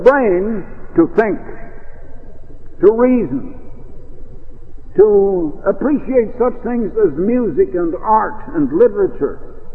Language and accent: English; Iowa, United States; now in Oregon, United States; when we came out to Oregon in 1924 And when we came from Iowa, and when we arrived out in Oregon